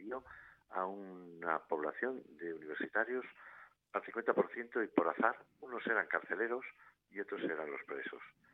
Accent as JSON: {"language": "Spanish", "region": "Buenos Aires", "country": "Argentina", "tie": "born there", "said": "porque nací allí, en Buenos Aires"}